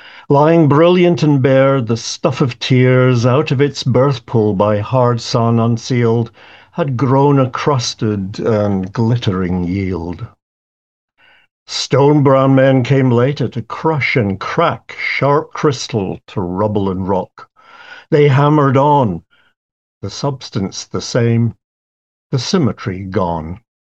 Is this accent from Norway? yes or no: no; Scotland, United Kingdom; I'm an interloper. I'm a Scot. That's my nationality. And that means that I speak in Scots, which, by the way, is a language.